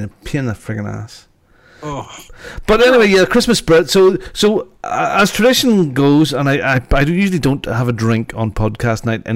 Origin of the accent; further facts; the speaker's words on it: United Kingdom; So, you got to know them and personalities, and we're British, and we'll get you there eventually